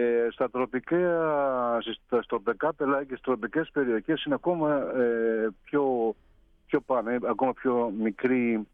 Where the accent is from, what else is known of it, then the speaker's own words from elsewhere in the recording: Ikaria, North Aegean, Greece; Δηλαδή, στο νησί μου την Ικαρία λένε ότι τη θάλασσα δεν γνωρίζουμε μέχρι τους αστράγαλους.